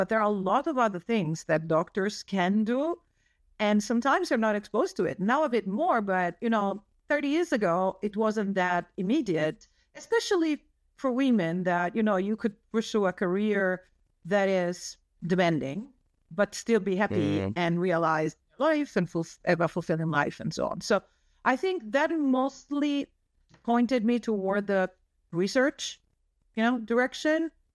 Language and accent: English; Tuscany, Italy; I was an only child. I grew up in Tuscany, which is, you know, a nice place to grow up in.